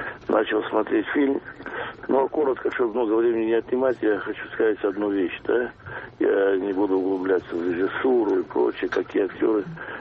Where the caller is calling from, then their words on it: Tomsk, Tomsk Oblast, Russia; я из Томска.